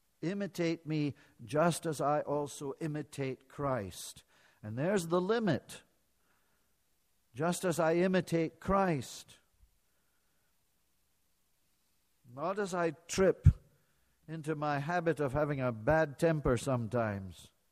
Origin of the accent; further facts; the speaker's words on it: Edinburgh, Scotland, United Kingdom; and he lived in my hometown of Edinburgh, he often wandered up to the top of the Blackford Hill